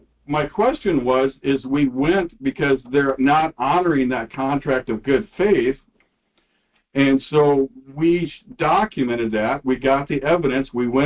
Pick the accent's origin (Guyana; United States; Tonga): United States; Luverne, Minnesota; My second one here is the state of Minnesota, especially my hometown of Luverne.